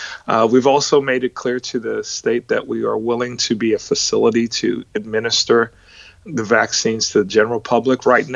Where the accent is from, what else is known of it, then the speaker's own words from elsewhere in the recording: New York, United States; now in Texas, United States; So, you know, I'm from New York, and I had visited my mother, who still lives in New York.